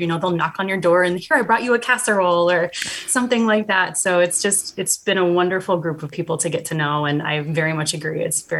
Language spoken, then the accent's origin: English; Illinois, United States; now in Indiana, United States; Well, I'm originally not from Indiana. I grew up in central Illinois, so kind of around the Champaign-Urbana area.